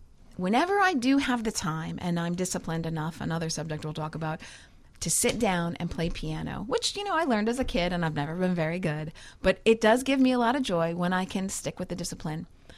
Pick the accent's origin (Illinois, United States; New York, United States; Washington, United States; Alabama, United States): Illinois, United States; Chicago; I work there and I also work in Chicago, of course, my hometown. I will never leave it.